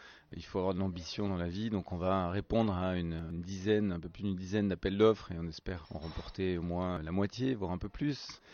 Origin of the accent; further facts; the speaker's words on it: Toulouse, Occitanie, France; born there; je suis toulousain de naissance